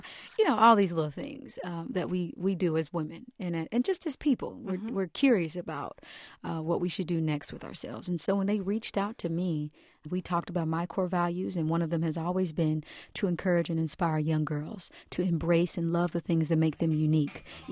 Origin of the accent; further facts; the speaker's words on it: Kansas City, Kansas, United States; I grew up, I was born and raised in the Midwest, Kansas City, Kansas, and I grew up in one of the poorest counties, Wyandotte County